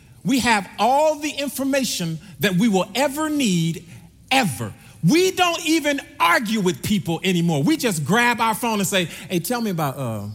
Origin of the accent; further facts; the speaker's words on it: St. Louis, Missouri, United States; When I was a child, I grew up in St. Louis, Missouri, and I remember being able to go far away from my house to go play.